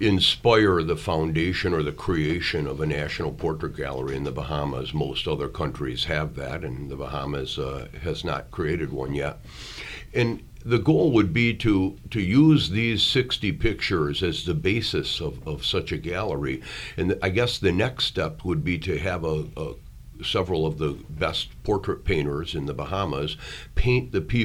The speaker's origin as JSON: {"language": "English", "country": "United States", "tie": "born there", "said": "I was born in America, in the United States"}